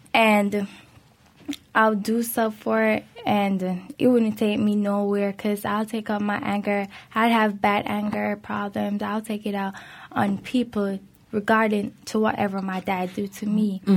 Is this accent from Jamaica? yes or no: yes; Jamaica; I'm Jamaican history, so I was living in Jamaica until he migrated when I was like 5 and so forth.